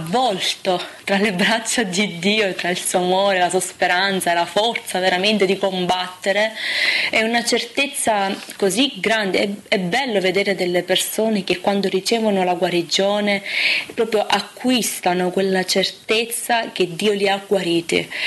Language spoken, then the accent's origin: Italian; Sicily, Italy; Sono andata in Sicilia, nel mio paese